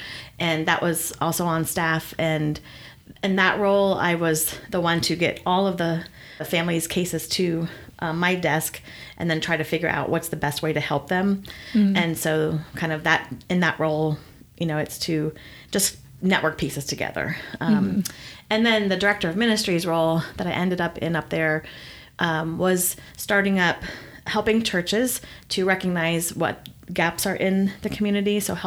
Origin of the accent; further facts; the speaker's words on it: Ohio, United States; Yeah, so I'm from Holmes County, Ohio, and it's central Ohio, a little bit south of Akron and kind of in a rural area. Mm-hmm. And I grew up there